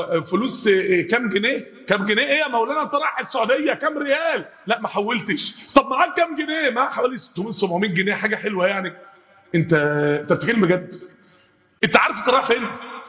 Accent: Mansoura, Dakahlia, Egypt; مكان يعني مهم قوي عندنا في المنصوره

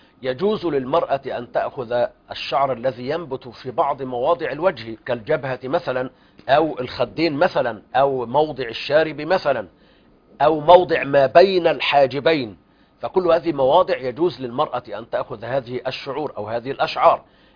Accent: Egypt; أو كمجمع البحوث الإسلامية عندنا في مصر، وكذلك في دار الإفتاء المصرية وغيرها.

